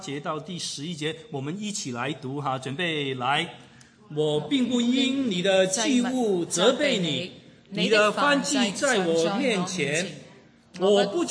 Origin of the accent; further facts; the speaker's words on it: China; 就有一点像我们中国人过年过节